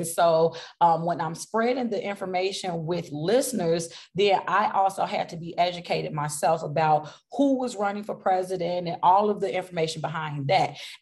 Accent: Chicago, Illinois, United States; found out that there was an Illinois Green Party. I'm from Chicago. And so there was an Illinois Green Party.

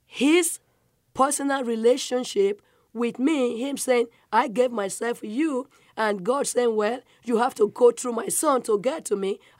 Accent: Nigeria; I am a Nigerian, and I was raised by chief. My father was a chief, rest his soul.

